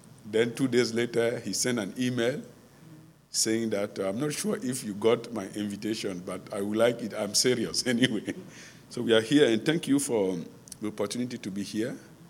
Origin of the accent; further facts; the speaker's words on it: Côte d’Ivoire; first language Mbato; English is a second language; I say bonjour because English is my third language. I speak my tribe language, which is Mbato. Then I went to school studying in French because Côte d'Ivoire is a former French colony. Then I did learn English.